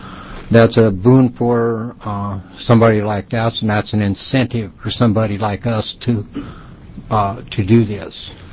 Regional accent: Mill City, Oregon, United States; I'm from Mill City, Oregon

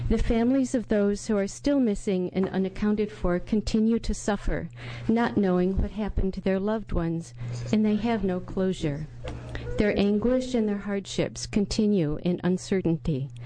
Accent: Beaverton, Oregon, United States; I'm from Beaverton.

